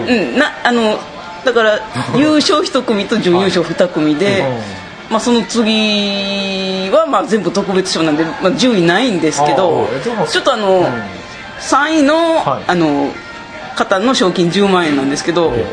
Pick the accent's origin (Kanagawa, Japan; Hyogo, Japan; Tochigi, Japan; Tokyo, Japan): Hyogo, Japan; Himeji; はい、姫路出身です。